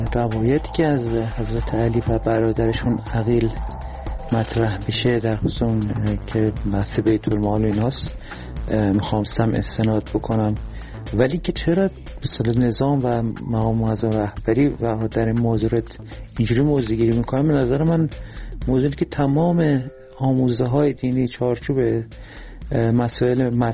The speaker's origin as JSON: {"language": "Persian", "town": "Tehran", "region": "Tehran Province", "country": "Iran", "said": "از تهران هستم."}